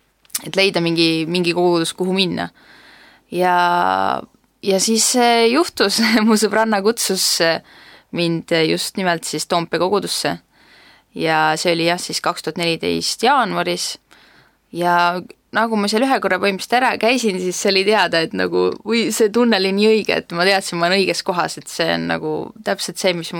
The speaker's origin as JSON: {"language": "Estonian", "town": "Koeru", "region": "Järva County", "country": "Estonia", "said": "Sealt leidsin omale sõbrad väiksest kohas Koerus, kus ma pärit olen."}